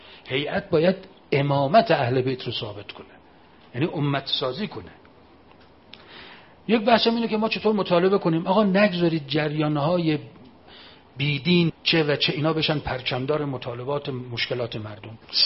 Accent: Mashhad, Razavi Khorasan, Iran; این خاکریز سمت راست ما بچه های تیپ جواد العمه علیه السلام بودن، مال شهر خودمون مشهد.

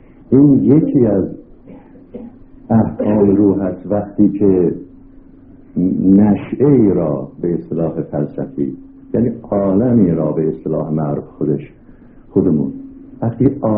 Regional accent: Tehran, Tehran Province, Iran

